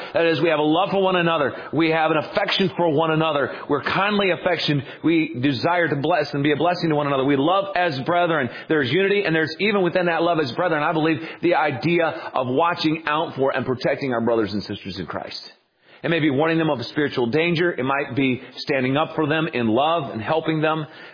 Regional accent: South Carolina, United States

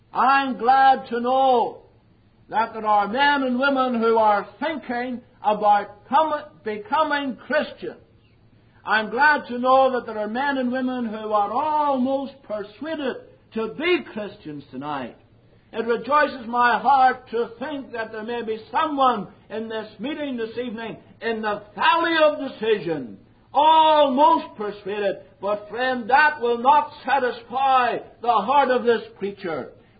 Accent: Northern Ireland, United Kingdom; There are thousands in North Ireland, my home country, doing that.

